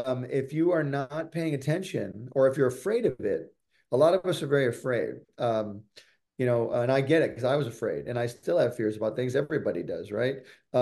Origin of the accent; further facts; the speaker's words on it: Michigan, United States; I grew up in Michigan, so I grew up this before the internet.